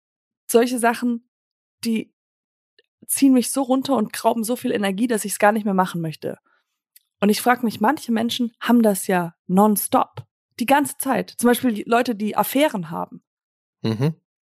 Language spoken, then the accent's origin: German; United States; ich bin in Amerika halt aufgewachsen